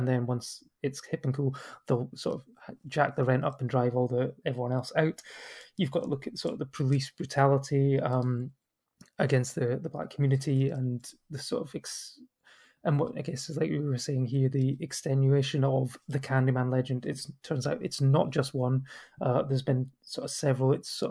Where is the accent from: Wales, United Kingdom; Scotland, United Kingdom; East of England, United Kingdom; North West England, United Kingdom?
Scotland, United Kingdom; we are all Scottish, we're all white